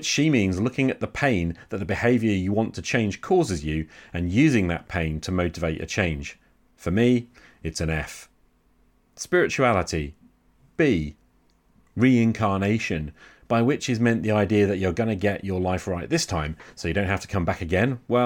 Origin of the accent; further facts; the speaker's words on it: England, United Kingdom; because, come on, I'm English and I prefer the word friend to buddy.